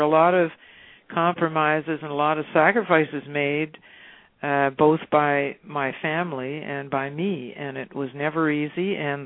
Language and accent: English; Canada; Being a Canadian and walking into Nashville, it's kind of, I always thought of it as kind of a closed shop.